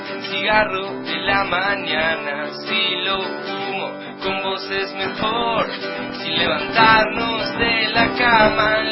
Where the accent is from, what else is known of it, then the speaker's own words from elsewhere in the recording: Dock Sud, Buenos Aires Province, Argentina; Y así que somos de Doc Sud, así que...